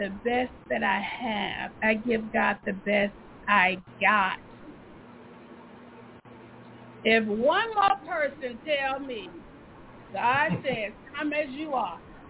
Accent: Montgomery, Alabama, United States; I just was not raised growing up in Montgomery, Alabama, in the South, to wear pants to church.

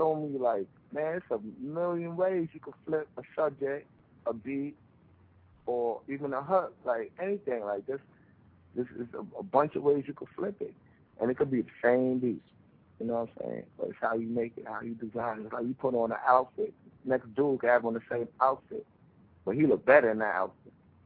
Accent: Brooklyn, New York, United States; But, you know, I'm from Brooklyn, so, you know, it's … you know what I mean … all them type of artists I really grew up on.

